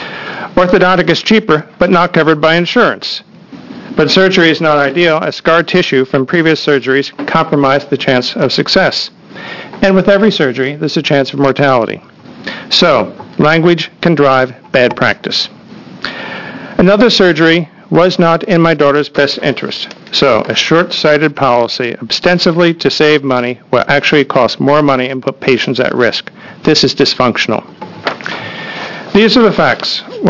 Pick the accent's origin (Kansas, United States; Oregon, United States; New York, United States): Oregon, United States; Eugene; I am from Eugene.